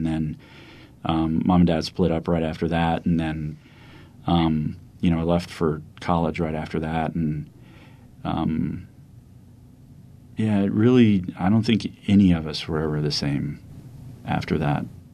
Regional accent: Biloxi, Mississippi, United States; I grew up in Biloxi, Mississippi, on the Gulf Coast.

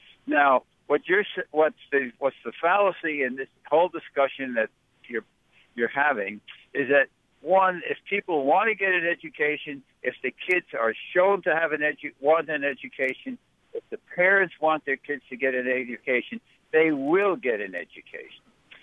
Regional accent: New York City, New York, United States; I grew up in New York City, where 25% of the people at any given time were immigrants. I went to a school in a totally immigrant community.

